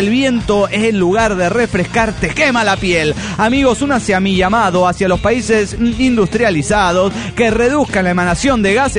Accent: Trelew, Chubut, Argentina; de la Patagonia, Trelew, Argentina.

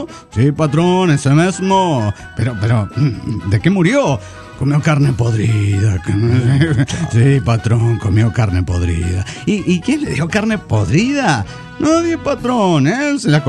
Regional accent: San Diego, California, United States; de San Diego, California, USA.

